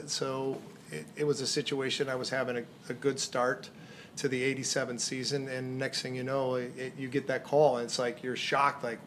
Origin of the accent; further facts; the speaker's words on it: Santa Clara, California, United States; I grew up in Santa Clara, which is about 40 minutes or less from Oakland.